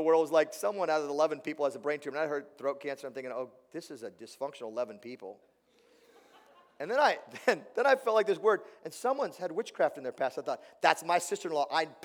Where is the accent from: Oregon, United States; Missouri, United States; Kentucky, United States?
Oregon, United States; Tillamook; I grew up in Tillamook, Oregon, land of cheese trees and ocean breeze, and that nice smell of cow manure you get when you drive through.